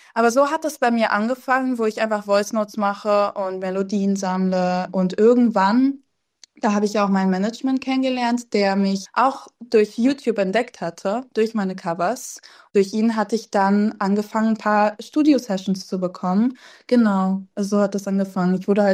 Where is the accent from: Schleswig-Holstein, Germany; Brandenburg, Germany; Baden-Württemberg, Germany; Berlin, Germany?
Berlin, Germany; Also, ich bin aufgewachsen in Kreuzberg, deswegen ja. Das ist so der Hotspot von Berlin, glaube ich. Ich habe da so 15 Jahre lang gewohnt, würde ich sagen. Jetzt wohne ich in Wilmersdorf-Charlottenburg.